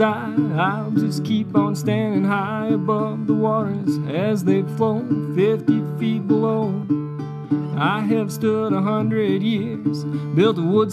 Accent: Minnesota, United States; let's do a little song I wrote about my hometown in northwestern Minnesota.

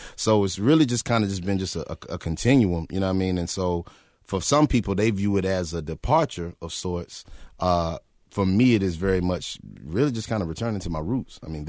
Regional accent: the South, United States; But for me, you know, growing up in the South, I mean, we had to go to church every Sunday.

